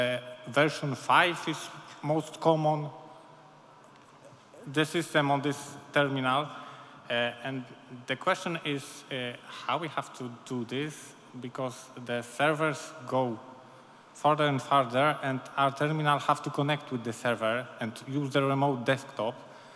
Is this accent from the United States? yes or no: no; Krakow, Lesser Poland, Poland; and I'm from Krakow.